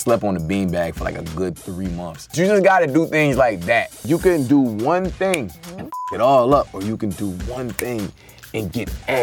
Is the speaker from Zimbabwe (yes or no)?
no; Philadelphia, Pennsylvania, United States; I'm from Philly, though, so like we always just do sweatpants.